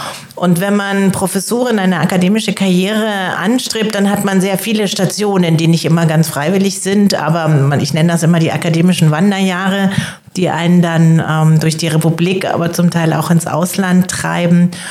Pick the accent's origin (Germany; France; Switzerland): Germany; Munich, Bavaria; moved away; wenn ich sozusagen in meine Heimatstadt fahre, also München, so ein Vorort